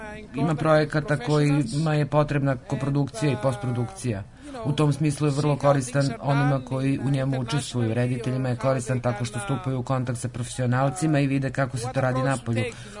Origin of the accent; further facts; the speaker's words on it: Belgrade, Serbia; Ja dolazim iz Beograda